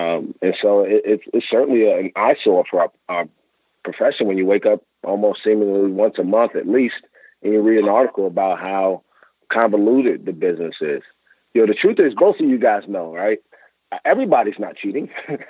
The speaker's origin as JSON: {"language": "English", "town": "Brooklyn", "region": "New York", "country": "United States", "tie": "born or raised there", "said": "I was fortunate growing up in Brooklyn, New York."}